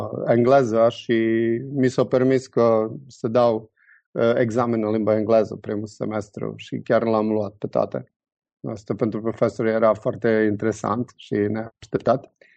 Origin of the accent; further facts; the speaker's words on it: Serbia; born there; Romanian is a second language; also born or lived in Budapest, Hungary; Eu m-am născut în Serbia. Sunt, deci, un sârb autentic, cum s-ar zice. Și liceul am terminat în Budapesta.